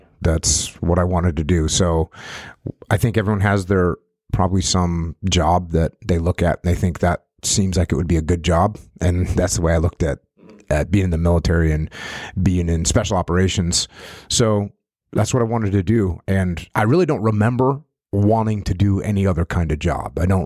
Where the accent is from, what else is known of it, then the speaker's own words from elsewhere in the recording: New England, United States; Yeah, I grew up in New England, small New England town, wanted to be a commando of some kind my whole life.